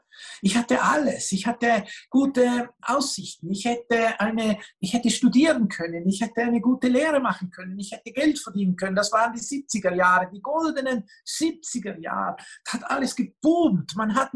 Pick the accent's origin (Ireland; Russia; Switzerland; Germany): Switzerland; Ich bin aufgewachsen in der Schweiz.